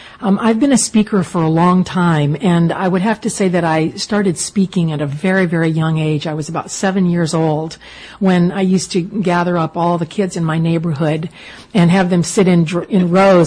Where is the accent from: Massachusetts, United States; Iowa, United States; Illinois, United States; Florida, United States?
Iowa, United States; And every time I tell someone that I'm from Iowa, I think, I should be saying New York or California or something, because those areas seem to sort of match me a little bit better.